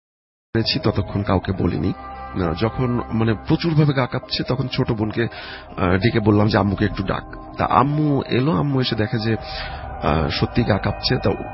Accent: Rajbari, Dhaka Division, Bangladesh; আমি যে স্টোরিটা বলতে চাচ্ছি এটা আমার হোম ডিস্ট্রিক্ট রাজবাড়িতে ঘটে

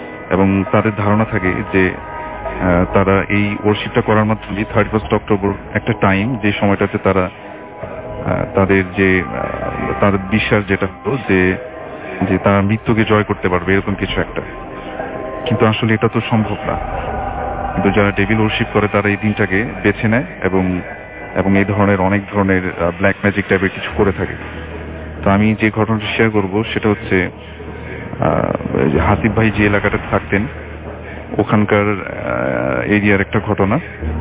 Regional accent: Dhaka, Dhaka Division, Bangladesh; পুরান ঢাকা থেকে এসেছি।

